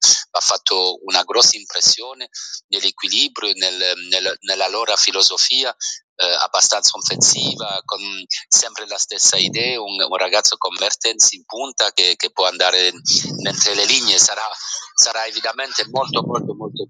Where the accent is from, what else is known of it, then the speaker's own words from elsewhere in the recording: Calabria, Italy; Italian is a second language; io sono qua da 300 km da lì, come lo sai, vengo di Calabria e i miei genitori vengono di Calabria